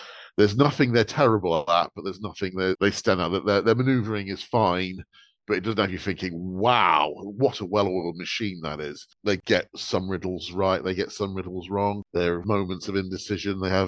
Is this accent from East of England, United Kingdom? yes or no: no; Exeter, South West England, United Kingdom; Look, I'm from Exeter. I'm only about 50 miles south of Swansea, so originally.